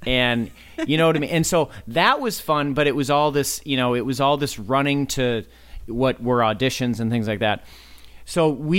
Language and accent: English; Burnsville, Minnesota, United States; I grew up in Burnsville, so we had to drive all the way into Minneapolis.